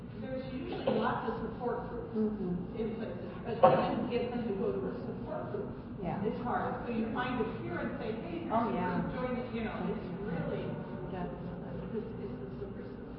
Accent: Hawaii, United States; I'm from Hawaii. We have a very good community there that's very helpful.

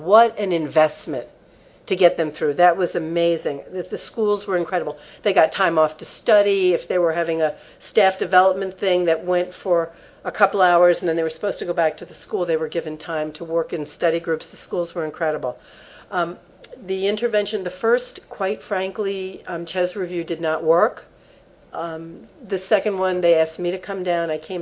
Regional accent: Brooklyn, New York, United States; I'm from Brooklyn, and I'm Jewish, okay.

